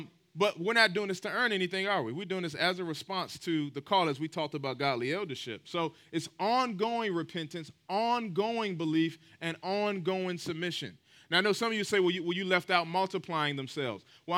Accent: Raleigh, North Carolina, United States; I'm from Raleigh, so we're flying to RDU.

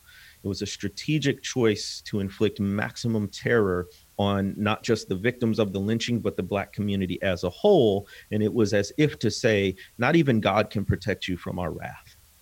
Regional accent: Illinois, United States; I grew up in Illinois near the border.

